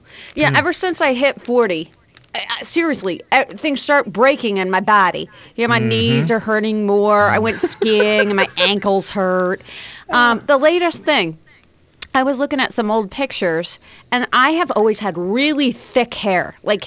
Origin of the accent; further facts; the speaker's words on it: Iowa, United States; I'm from Iowa, in the middle of the country, and we grow corn, okay?